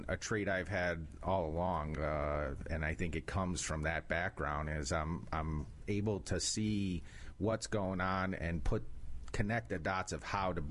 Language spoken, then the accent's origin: English; Chicago, Illinois, United States; Chicago, Illinois.